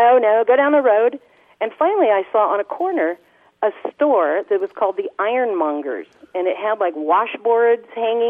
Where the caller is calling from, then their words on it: McKinleyville, California, United States; I'm calling from McKinleyville, California.